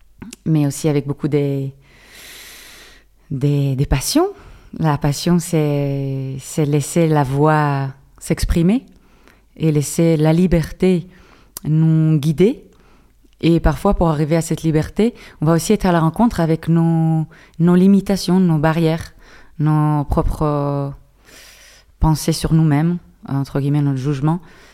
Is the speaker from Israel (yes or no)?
yes; Israel; je viens d'Israël.